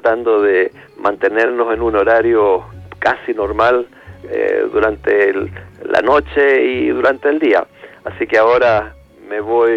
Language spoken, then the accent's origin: Spanish; Rengo, O'Higgins, Chile; born there